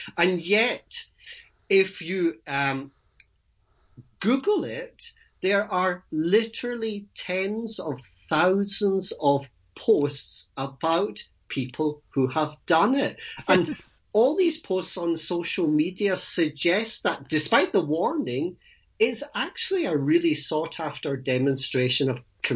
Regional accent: Scotland, United Kingdom; now in Portsmouth, United Kingdom; I'm originally from Scotland.

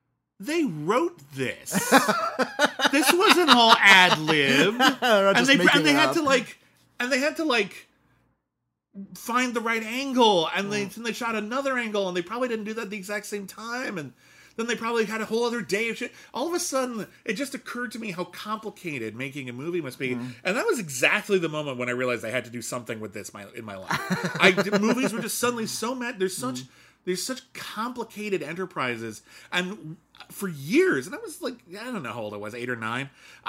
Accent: California, United States; So I thought, well, we live near Beverly Hills. I grew up in Southern California.

